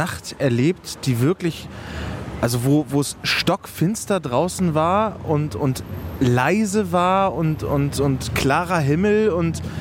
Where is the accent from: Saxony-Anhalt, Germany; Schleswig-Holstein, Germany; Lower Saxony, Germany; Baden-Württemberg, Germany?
Schleswig-Holstein, Germany; Ellerbek; Ich komme aus Ellerbeek. Das ist ja nicht irgendwo... Ich wohne 10 Meter von der Hamburger Stadtgrenze entfernt.